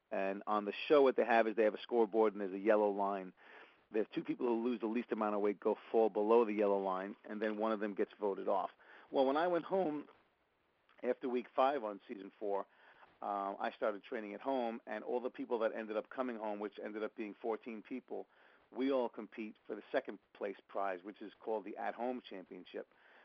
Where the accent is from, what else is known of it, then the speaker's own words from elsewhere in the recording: Brooklyn, New York, United States; accent: Brooklyn; It was in New York, so I didn't mind being New York-y with my Brooklyn accent